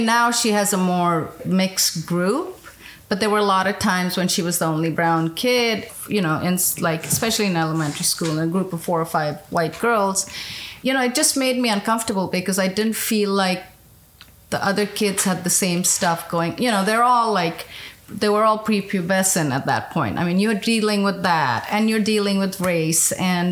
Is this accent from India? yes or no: yes; India; now in United States; growing up in India, I didn't really, like, I don't think I was as, I almost want to say obsessed with race until I moved to the US.